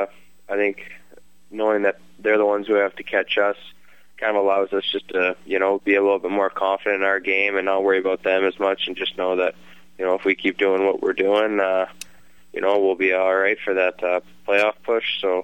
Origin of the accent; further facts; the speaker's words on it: Connecticut, United States; born there; I don't know why they wouldn't just tell me I was born in Connecticut.